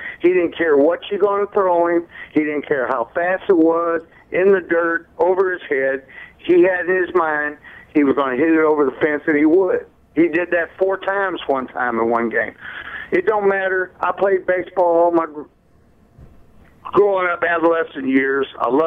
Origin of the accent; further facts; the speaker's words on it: Galveston, Texas, United States; now in Louisiana, United States; I'm a Texan. I'm a Galveston born, just south of Houston. Grew up watching the Astros